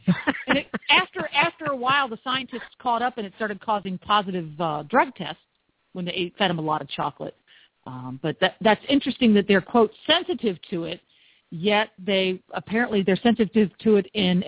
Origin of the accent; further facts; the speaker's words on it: Hershey, Pennsylvania, United States; I grew up near Hershey, Pennsylvania.